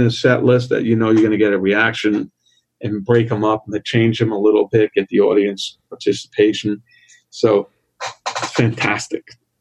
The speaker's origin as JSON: {"language": "English", "town": "Brooklyn", "region": "New York", "country": "United States", "tie": "born or raised there", "said": "You know, I grew up in Brooklyn, so I'm very aggressive, pissed off."}